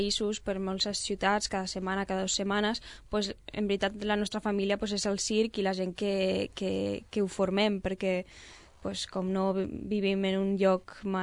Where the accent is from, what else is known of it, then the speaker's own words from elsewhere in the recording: Tortosa, Catalonia, Spain; born there; nosaltres, com vam néixer de casualitat a Tortosa, pues, tenim la base ahí de la nostra escola